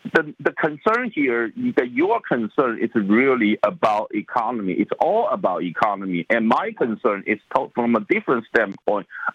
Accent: China; And I'm from China. I know how Chinese people are taken away their freedom from.

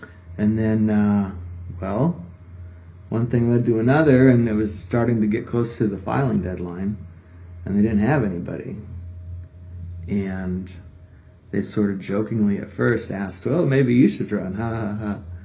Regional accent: Minnesota, United States; I grew up in Minnesota. I went to college at Eau Claire, where I met a nice Milwaukee girl named Joanna. And then we moved here in 2006

